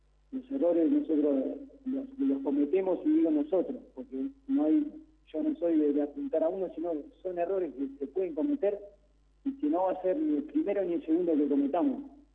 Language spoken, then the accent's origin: Spanish; Uruguay; moved away; hace muchos años que estoy afuera, pero soy uruguayo